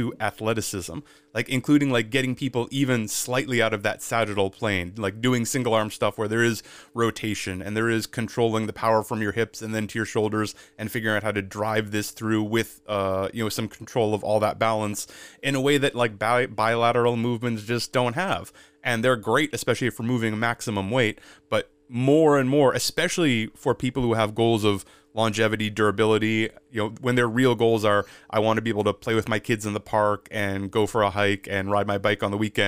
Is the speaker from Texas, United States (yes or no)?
no; Massachusetts, United States; now in California, United States; I grew up near Boston, and from, it was like late October to April, it was actually illegal to park on the street overnight.